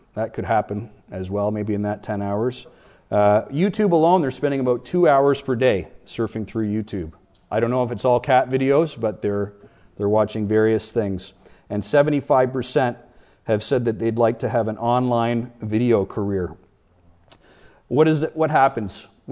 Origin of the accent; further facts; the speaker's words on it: Canada; now in United States; So Generation Z, or I say Z because I'm a Canadian.